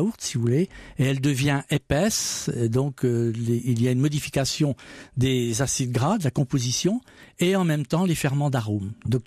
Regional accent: Normandy, France; On dit chez nous en Normandie, quand on est un peu optimiste, qu'on voit l'herbe pousser.

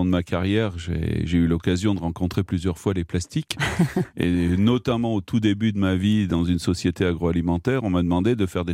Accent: Marseille, Provence-Alpes-Côte d'Azur, France; en tant que Marseillais, on est sur un bateau

